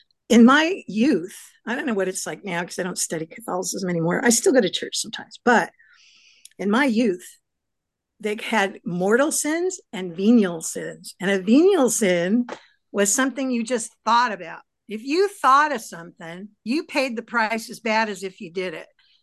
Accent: California, United States; now in Los Angeles, United States; I did my dream and came to LA because I grew up in the Bay Area.

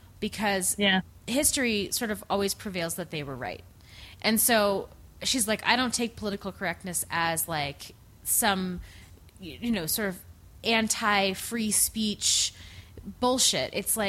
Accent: Colorado, United States; And I'm from Colorado. How dare you?

